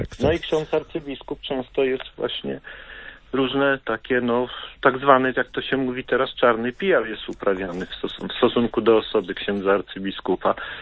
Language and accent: Polish; Olsztyn, Warmian-Masurian Voivodeship, Poland; born there; also born or lived in Szczecin; now in Warsaw, Poland; ale urodziłem się w Olsztynie i Olsztyn w sercu noszę